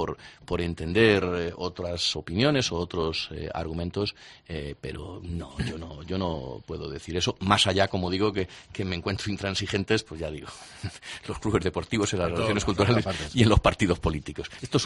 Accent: Castilla-La Mancha, Spain; A mí personalmente, como castellano manchego, pues que yo me alegré

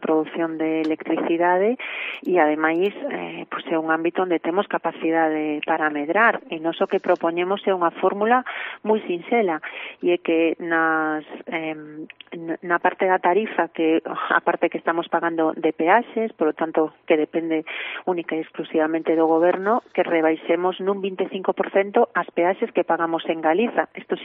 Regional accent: Galicia, Spain; e como galegos e galegas dar un debate que é esencial.

